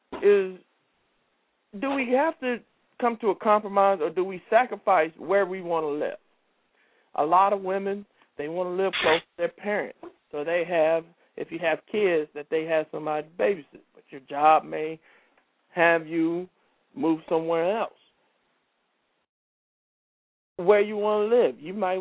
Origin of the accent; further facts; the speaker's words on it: the South, United States; But where we move from, we're from the South, so it's cheaper.